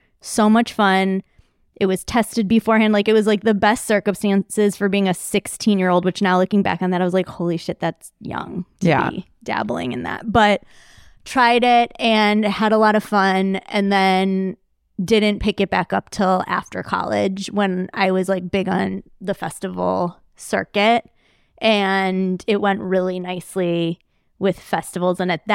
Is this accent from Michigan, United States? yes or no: yes; Michigan, United States; but growing up outside of Detroit, which was a huge underground rave scene, it was like the epicenter.